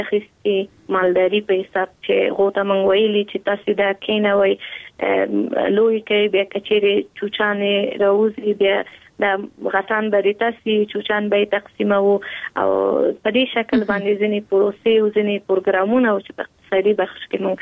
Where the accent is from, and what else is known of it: Kabul, Afghanistan; born or raised there